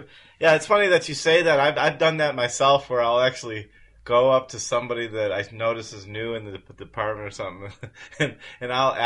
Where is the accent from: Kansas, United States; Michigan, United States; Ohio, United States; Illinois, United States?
Ohio, United States; I'm from Ohio.